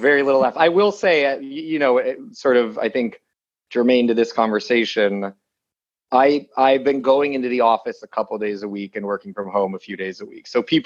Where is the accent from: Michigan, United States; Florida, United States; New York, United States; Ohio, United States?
Michigan, United States; Bloomfield Hills; Justin and I were next door neighbors growing up in Bloomfield Hills, Michigan, like a suburb of Detroit.